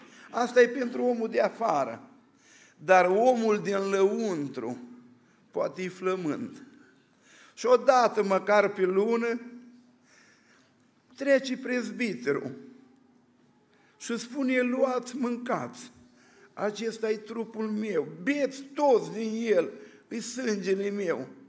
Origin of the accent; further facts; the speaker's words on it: Bosanci, Suceava County, Romania; Eu sunt din Bosanci, de lângă Suceava.